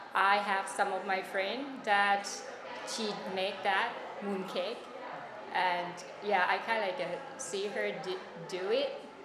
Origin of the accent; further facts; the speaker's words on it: Bangkok, Thailand; And I'm from Thailand, Bangkok.